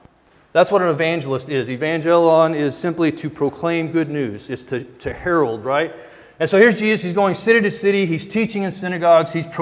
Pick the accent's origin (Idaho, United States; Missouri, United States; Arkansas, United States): Missouri, United States; Springfield; also born or lived in Fort Scott, Kansas; I grew up in Springfield, Missouri, down in Southwest Missouri. Been in Missouri most of my life. I had a little 9-year hiatus in Fort Scott, Kansas, which is almost Missouri.